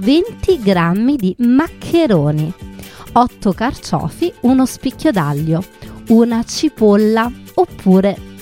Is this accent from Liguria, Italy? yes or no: no; Rome, Lazio, Italy; da romana